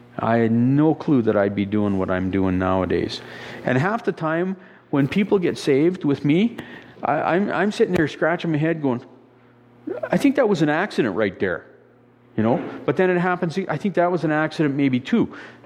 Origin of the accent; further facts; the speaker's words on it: Saskatoon, Saskatchewan, Canada; And then I said, well, I came from Saskatoon, Saskatchewan.